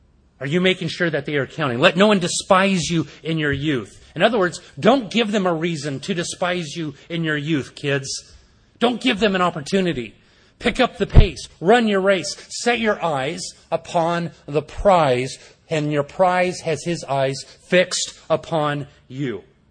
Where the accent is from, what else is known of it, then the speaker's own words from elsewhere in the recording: California, United States; And I go, how would I know this guy? I'm from Southern California.